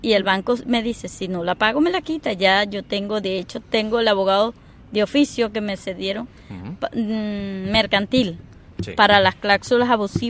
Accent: Venezuela; Yo soy de Venezuela. Ajá. Tengo papeles de aquí, por mi trabajo pude sacar mis papeles.

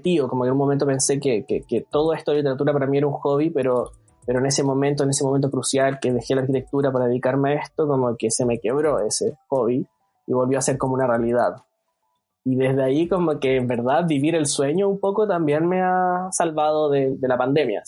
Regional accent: Punta Arenas, Magallanes, Chile; now in Santiago, Chile; cuando era chico, estaba, bueno, yo soy de Punta Arenas, entonces como que igual uno vivía encerrado porque afuera hacía frío

